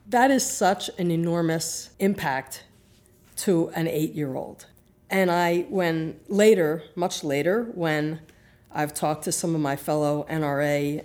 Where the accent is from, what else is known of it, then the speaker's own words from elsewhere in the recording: Philadelphia, Pennsylvania, United States; I'm from Philadelphia, and our church at that time was at 16th and Oxford Streets.